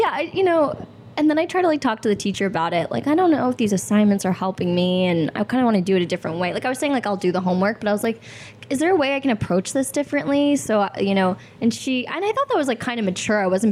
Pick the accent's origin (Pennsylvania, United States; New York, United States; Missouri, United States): New York, United States; Albany; I'm from upstate New York. Albany, the capital.